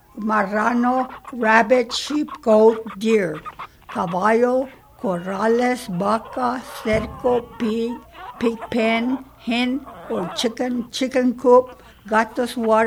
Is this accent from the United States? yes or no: yes; Cleveland, United States; born there; I was born in Cleveland, the small town of Cleveland, up on a little hill, which we always ran up the hill and back, where we grazed the cows.